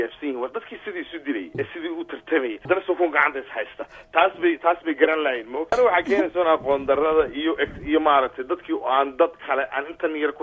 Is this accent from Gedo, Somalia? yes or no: no; Hargeisa, Woqooyi Galbeed, Somalia; born there; anigu 2003 baan mar tegi magaaladii aan ku dhashay hargeysa